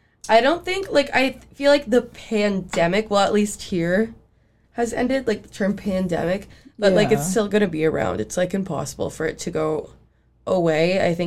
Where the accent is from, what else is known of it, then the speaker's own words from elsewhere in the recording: Guelph, Ontario, Canada; I'm from Guelph also, but Guelph just banned plastics in the whole city.